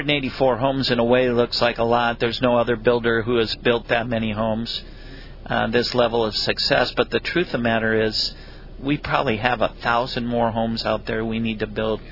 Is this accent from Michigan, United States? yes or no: no; Minnetonka, Minnesota, United States; Well, Billy, I grew up in Minnetonka, Minnesota. Did a lot of hunting and fishing. That's the land of 10,000 lakes. So I grew up fishing.